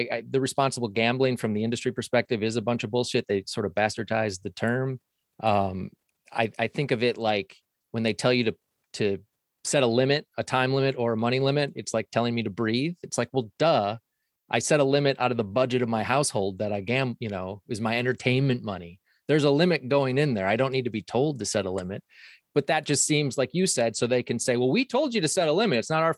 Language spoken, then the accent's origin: English; Michigan, United States; moved away as an adult; I grew up in Michigan and I lived there till I was 31.